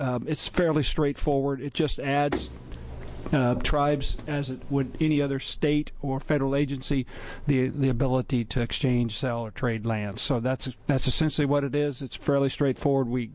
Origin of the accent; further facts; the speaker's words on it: Oregon, United States; You've heard from me before. I'm actually from Tillamook County, but today I'm representing not only Tillamook County, but again, the Association of Oregon Counties.